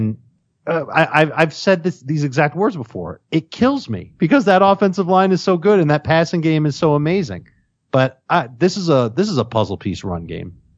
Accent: Chicago, Illinois, United States; Since I'm from Chicago.

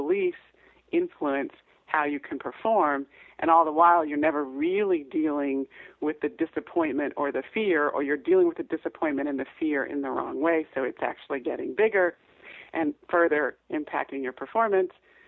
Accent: Cleveland, Ohio, United States; I'm from Cleveland, Ohio, originally

